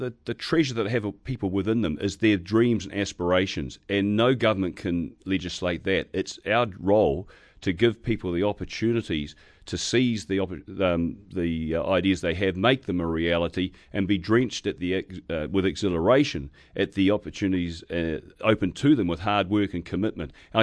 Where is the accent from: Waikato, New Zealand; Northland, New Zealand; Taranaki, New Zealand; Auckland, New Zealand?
Taranaki, New Zealand; now in Devonport, New Zealand; I'm a boy from the Naki, living in Devonport, proud to stand in Manurewa.